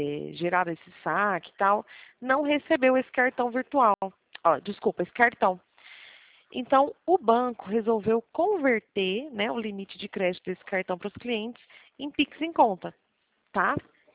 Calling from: São José dos Campos, São Paulo, Brazil; Eu estou no escritório de São José dos Campos, Estado de São Paulo.

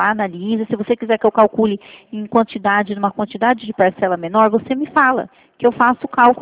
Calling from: Santa Bárbara d'Oeste, São Paulo, Brazil; Eu falo do interior de São Paulo, aqui de Santa Bárbara do Oeste.

